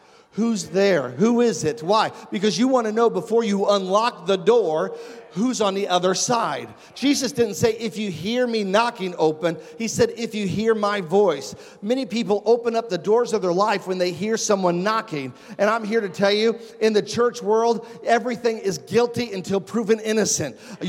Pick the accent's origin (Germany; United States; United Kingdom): United Kingdom; Castle Point, East of England; I grew up in Castle Point.